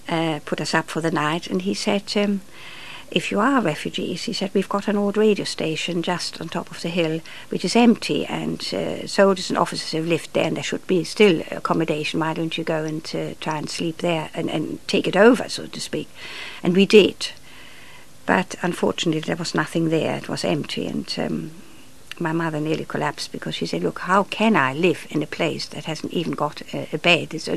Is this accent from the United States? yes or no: no; Switzerland; now in England; Yes, I feel now I'm more English than Swiss or even, I never was German, but I still go back to Germany occasionally